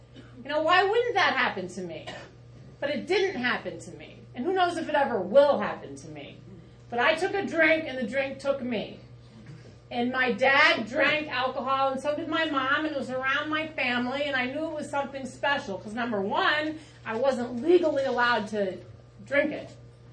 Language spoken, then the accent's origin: English; East Coast, United States; also born or lived in New Jersey / Pennsylvania / Connecticut / Rhode Island; I was born in New Jersey. I lived in Pennsylvania, Connecticut, Rhode Island. I'm from the East Coast.